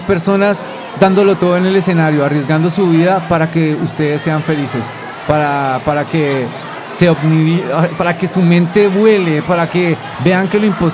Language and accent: Spanish; Colombia; Del lugar de donde yo soy es 1.5 millones de personas. Y ahí el parque más cercano que tú tienes está a unos 10 kilómetros.